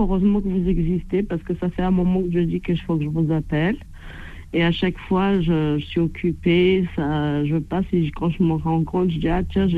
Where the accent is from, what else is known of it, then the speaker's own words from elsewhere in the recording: Sevran, Île-de-France, France; moi, je suis de Sevran, le Ricard de Sevran, à Saint-Denis.